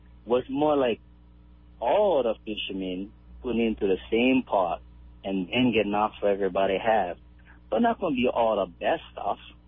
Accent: Kekaha, Hawaii, United States; I'm from Kekaha.

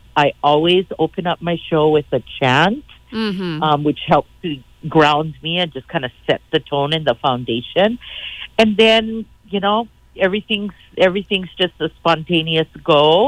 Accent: Kauai, Hawaii, United States; I'm a kumuhula and I'm a native Hawaiian born and raised on Kauai

